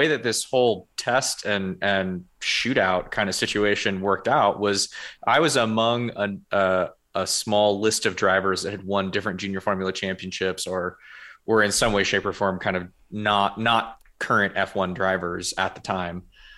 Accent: California, United States; but I'm from the Bay Area, so it was my home track.

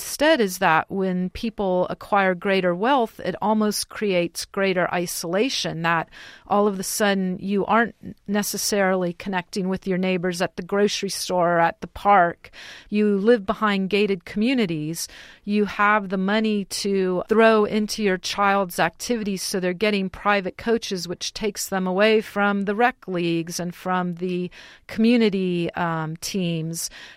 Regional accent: Santa Clara, California, United States; born or raised there

